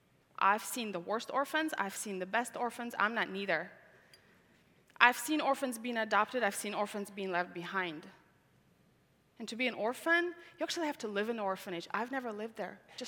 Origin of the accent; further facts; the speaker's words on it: Tajikistan; English is a second language; moved away; I have three countries in me. I don't know which country I belong. I grew up in a country called Tajikistan.